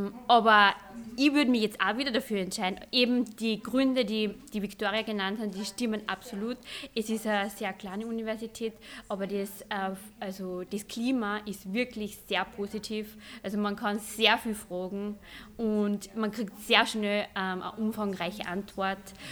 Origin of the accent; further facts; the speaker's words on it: Linz, Upper Austria, Austria; Ich komme aus Linz, also ich wohne in der Nähe sozusagen, habe nicht so weit her.